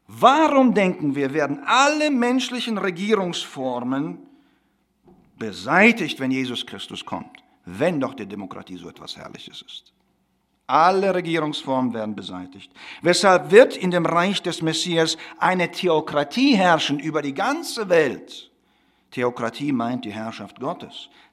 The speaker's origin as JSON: {"language": "German", "country": "Russia", "tie": "born or raised there", "said": "Ich bin in Russland aufgewachsen"}